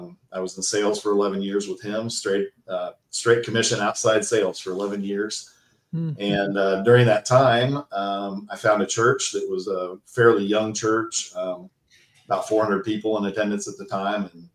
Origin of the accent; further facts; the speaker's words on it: Ohio, United States; I grew up in Ohio and grew up in a really great Christian family.